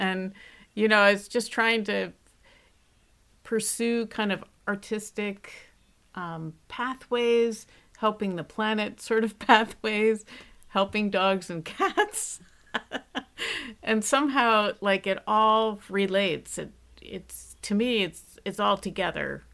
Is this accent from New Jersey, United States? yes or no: yes; New Jersey, United States; Do you know, growing up in New Jersey, you know, it's hard not to have listened to WNEW, WPLJ, all of these stations coming up